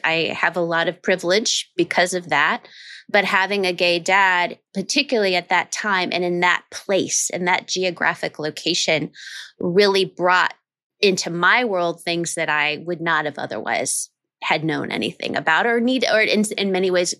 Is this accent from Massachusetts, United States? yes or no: no; Omaha, Nebraska, United States; And I was I grew up in Omaha, Nebraska.